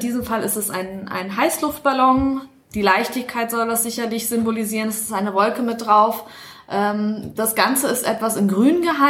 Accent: Northern Germany, Germany; born there; weil ich bin ja auch die Einzige, die wirklich gebürtige Norddeutsche ist

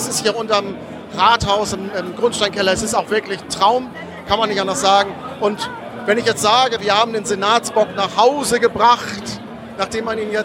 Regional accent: Hamburg, Germany; das ist einfach auch für mich als Hamburger und als Hanseat ist das einfach Fun.

